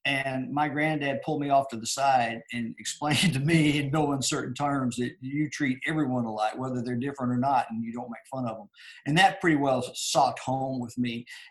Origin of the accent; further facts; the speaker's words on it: Texas, United States; It had never occurred to me because we are from Northeast Texas. There are a lot of Choctaws around there. The town is right on the Red River, and on the other side is the Choctaw territories of Oklahoma.